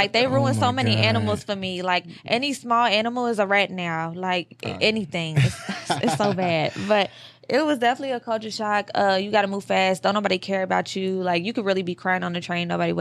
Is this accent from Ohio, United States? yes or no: no; Louisville, Kentucky, United States; also born or lived in New York; Yeah, so I'm from Louisville. I moved to New York. I sold everything I had when I was like fresh out of high school.